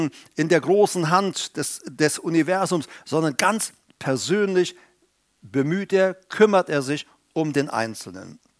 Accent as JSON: {"language": "German", "country": "Paraguay", "said": "Aber ich komme ja aus Südamerika, aus Paraguay. Da ist es noch mal extremer."}